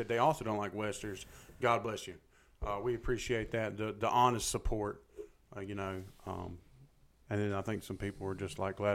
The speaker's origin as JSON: {"language": "English", "town": "Macon", "region": "Georgia", "country": "United States", "tie": "born or raised there", "said": "I grew up in Macon, so I just believed that those were the only two Krispy Kremes."}